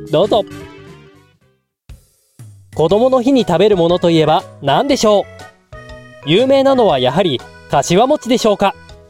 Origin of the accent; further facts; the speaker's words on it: Hokkaido, Japan; 私は北海道出身だから、もう東日本の中でもね、北というか、東寄りというか文化がちょっと離れてるもんでね、